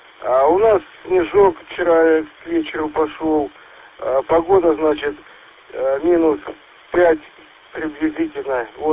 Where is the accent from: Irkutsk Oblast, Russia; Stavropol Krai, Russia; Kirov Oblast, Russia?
Stavropol Krai, Russia; Yessentuki; Я из Северного Кавказа, город Вестентуки.